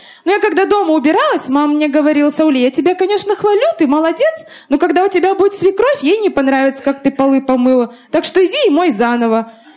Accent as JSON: {"language": "Russian", "country": "Russia", "tie": "born or raised there", "said": "Я родилась и выросла в России. Я даже казахский не знаю."}